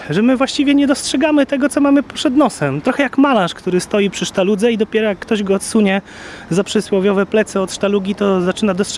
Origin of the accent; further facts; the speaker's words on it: Gdańsk, Pomeranian Voivodeship, Poland; no ja jako gdańszczanin to też chciałem pokazać trochę tego miasta moim znajomym nowo poznanym.